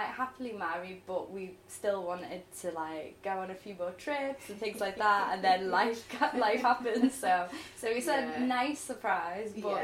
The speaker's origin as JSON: {"language": "English", "town": "Liverpool", "region": "North West England", "country": "United Kingdom", "moved": "yes", "lives_now": "London, United Kingdom", "said": "So I've been down here like 11 years."}